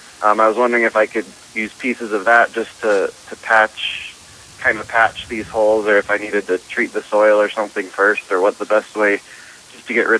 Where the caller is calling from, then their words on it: West Jordan, Utah, United States; West Jordan.